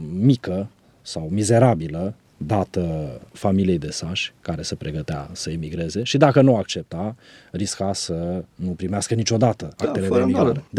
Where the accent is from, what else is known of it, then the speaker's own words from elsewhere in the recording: Sibiu, Sibiu County, Romania; Eu sunt sibian de origine și mi-aduc aminte în anii 80 de discuții și drame trăite de familii